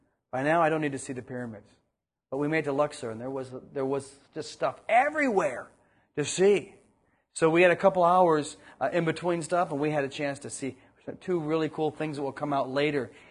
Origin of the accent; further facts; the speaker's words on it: Ojai, California, United States; But I told them, I'm from Ojai Valley.